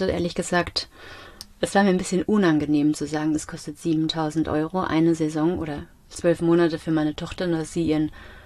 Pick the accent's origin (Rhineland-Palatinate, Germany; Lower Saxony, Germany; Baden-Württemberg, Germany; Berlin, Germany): Rhineland-Palatinate, Germany; Mainz; warum sollten wir als Mainzer das nicht versuchen?